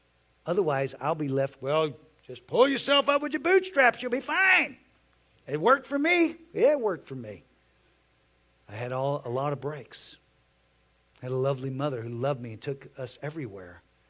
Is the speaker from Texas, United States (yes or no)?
yes; Texas, United States; For me, I was raised in Texas as a young man, and the way you raised young men in Texas was something God had to deal with me and say, that's not what I want you to do to your children.